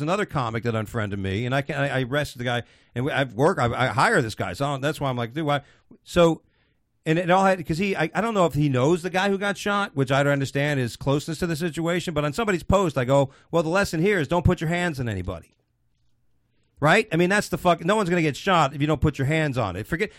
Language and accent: English; New York, United States; born there; Yeah, I'm here legally. Oh, I was born in New York, right, dude, so.